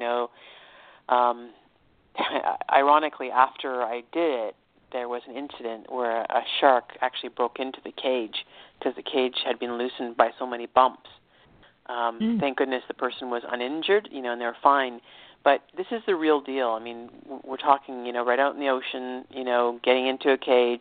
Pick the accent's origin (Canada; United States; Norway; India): Canada; Toronto, Ontario; born there; I was born in Toronto, Canada, right? But I've lived all over, and I continue to travel extensively.